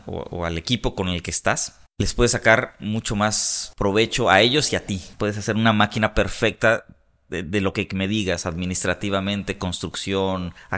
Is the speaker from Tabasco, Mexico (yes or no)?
no; Morelia, Michoacán, Mexico; Yo nací en Morelia, Michoacán. Ahí crecí, ahí me desarrollé, ahí estudié la carrera en la Universidad Michoacana de San Nicolás de Hidalgo, soy nicolaita.